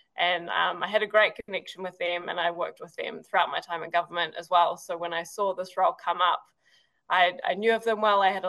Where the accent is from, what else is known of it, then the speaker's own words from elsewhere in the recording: Christchurch, Canterbury, New Zealand; also born or lived in Queenstown; So I'm originally a South Islander, actually. I was born in Queenstown, grew up in Ototahi, Christchurch.